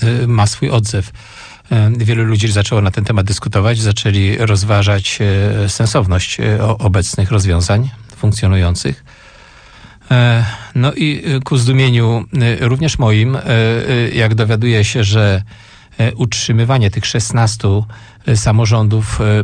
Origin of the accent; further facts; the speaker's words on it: Jelenia Góra, Lower Silesian Voivodeship, Poland; ja się urodziłem i wychowałem w Jeleniej Górze. Jeżdżę tam często, mam tam krewnych, znajomych.